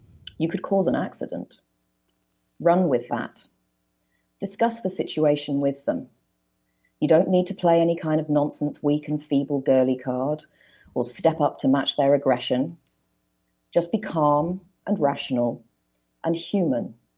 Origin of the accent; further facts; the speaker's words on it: United Kingdom; I grew up in Thatcher's Britain